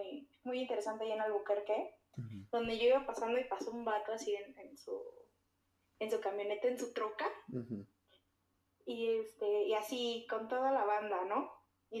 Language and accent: Spanish; Mexico City, Mexico; now in China; Perdón, pero yo, como la chilanga que soy